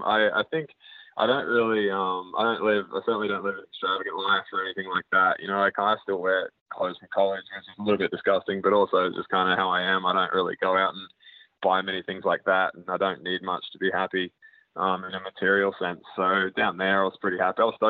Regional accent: Brisbane, Queensland, Australia; But yeah, growing up in Brisbane from then on, and we stayed put until I went to the AIS pretty much.

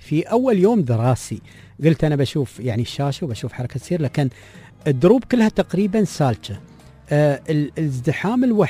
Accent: Dubai, United Arab Emirates; عندنا في دبي

